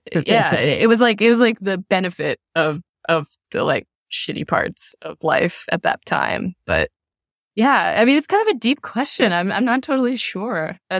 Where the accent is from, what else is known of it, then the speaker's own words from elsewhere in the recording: Louisville, Kentucky, United States; And like at the final night of the tour was in my hometown in Louisville at a club I loved to go to when I was younger.